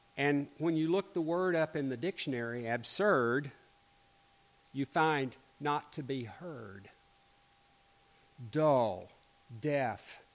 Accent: Little Rock, Arkansas, United States; growing up in Little Rock and the church I grew up in.

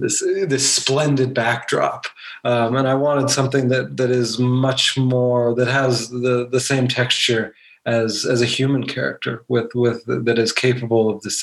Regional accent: Montana, United States; my experience growing up in Montana

